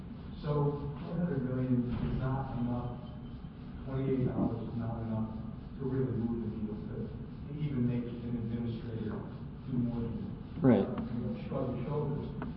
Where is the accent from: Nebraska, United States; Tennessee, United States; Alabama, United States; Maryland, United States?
Maryland, United States; I'm from Maryland. We're an all-payer state.